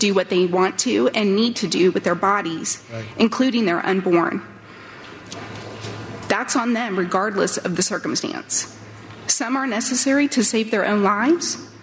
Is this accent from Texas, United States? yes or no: no; Danville, California, United States; now in Cumming, United States; I am from Cumming, Georgia, right here, and originally from Danville, California.